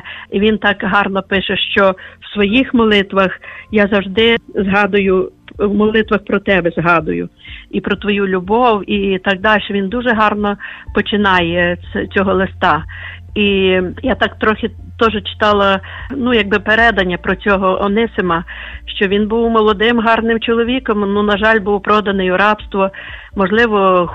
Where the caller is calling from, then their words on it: Lviv, Lviv Oblast, Ukraine; Я зі Львова дзвоню.